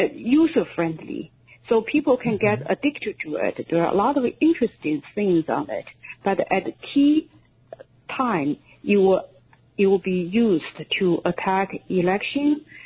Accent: China; I grew up in China.

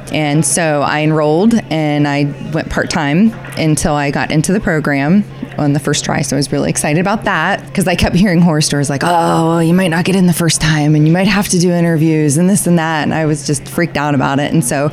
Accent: Kensington, Ohio, United States; I'm from Kensington, Ohio.

